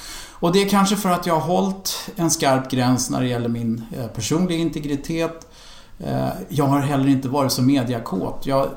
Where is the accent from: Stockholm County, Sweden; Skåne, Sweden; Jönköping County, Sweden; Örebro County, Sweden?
Stockholm County, Sweden; Rågsved; Ja, jag är från Rågsved och punkare.